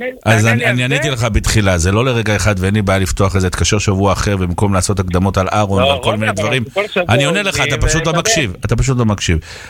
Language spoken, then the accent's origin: Hebrew; Poland; אני פולני, בן פולני, בן פולני, בן פולני, אגב, עם אזרחות פולנית גם כן, אוקיי?